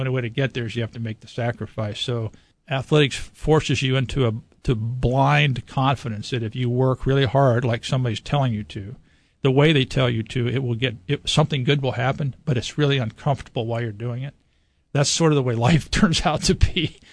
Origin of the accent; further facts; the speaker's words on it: Midwest, United States; I grew up in the Midwest, so there was this sort of no-nonsense Calvinistic, if you just work harder, you'll probably get better mindset.